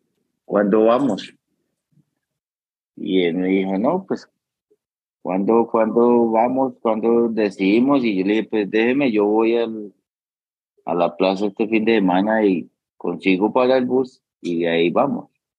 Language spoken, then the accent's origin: Spanish; Tolima, Colombia; also born or lived in Antioquia; Vengo de una familia muy humilde, donde crecimos en el Tolima, digamos que nosotros vivíamos en apartado Antioquia